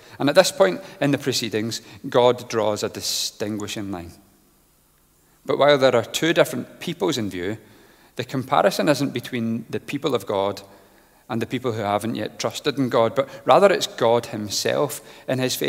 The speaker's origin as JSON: {"language": "English", "region": "Scotland", "country": "United Kingdom", "said": "My accent deceives me. I'm from Scotland, and growing up there, I am partial to a wee drink"}